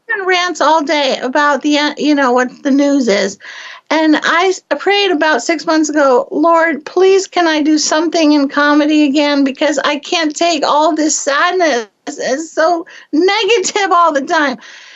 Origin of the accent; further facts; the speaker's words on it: Miami, Florida, United States; and I was raised in Miami, so all my neighbors were Cubans who had come over to Miami for freedom on rafts from communist Cuba.